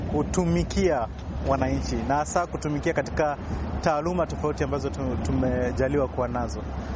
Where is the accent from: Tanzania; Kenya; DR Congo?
Kenya; natoka Kenya